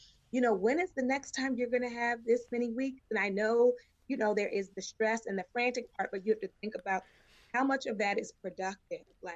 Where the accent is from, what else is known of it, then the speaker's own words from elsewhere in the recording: Baltimore, Maryland, United States; also born or lived in New Jersey; now in Los Angeles, United States; Well, I grew up in Baltimore, but right before I came here, I was in New Jersey.